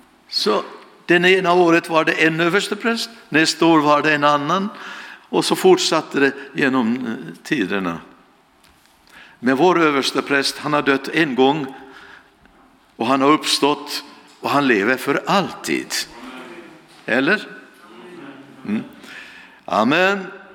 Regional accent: Vaggeryd, Jönköping County, Sweden; also born or lived in Finland; Men jag är från Vaggeryd och född i Finland faktiskt.

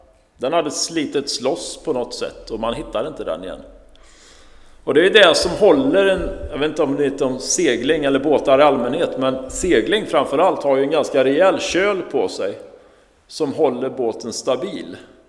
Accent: Tibro, Västra Götaland County, Sweden; i den kyrkan där jag växte upp i Tibro, norr in till Skövde.

